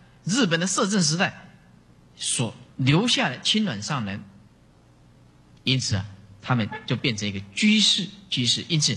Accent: China; 那么我们中国人台湾又到日本去拿这个佛教的博士学位，其实应该是我们中国人那来断定日本人的佛教的博士学位才对

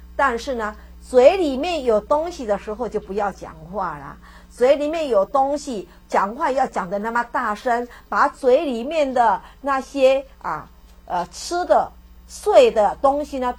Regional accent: Taiwan; 我们台湾话有一句话说塞帕迪

